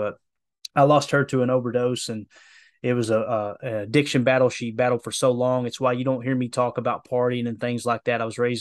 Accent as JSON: {"language": "English", "region": "Kentucky", "country": "United States", "tie": "born or raised there", "said": "You guys know I'm from Harlan County, Kentucky. And obviously, there's a couple of counties that border there with Letcher and Perry."}